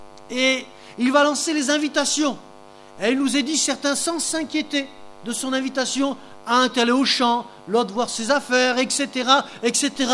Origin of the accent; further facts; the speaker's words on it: Décines, Auvergne-Rhône-Alpes, France; Dans l'église où j'ai grandi à Décines